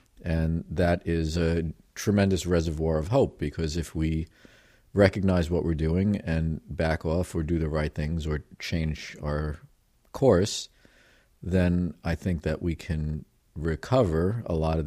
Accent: New York, United States; because to the extent that I have grown up, I grew up around Long Island and, I have some perspective.

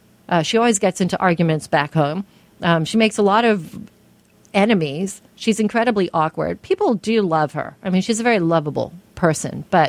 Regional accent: Western Australia, Australia; And I grew up in Western Australia. And you feel very isolated when you grow up in Western Australia

